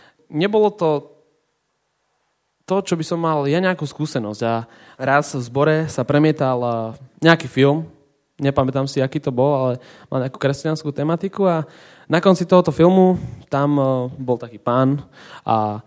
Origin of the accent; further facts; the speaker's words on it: Zemianske Kostoľany, Trenčín Region, Slovakia; also born or lived in Bojnice; narodil som sa v Bojniciach. Pri zoologickej. To slovičko pri je tam dôležité. Väčšinou ľudia si myslia, že som zo zoologickej, ale bolo to len kúsok odtiaľ. 8 rokov som žil v Zemianskych Kostolanoch, kde sme mali domček